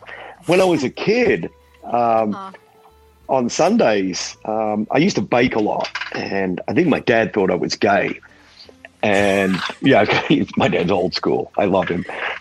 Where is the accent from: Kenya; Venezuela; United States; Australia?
Australia; growing up in Australia, it's, yeah, there's some sexism, but it's not as bad as a lot of other countries.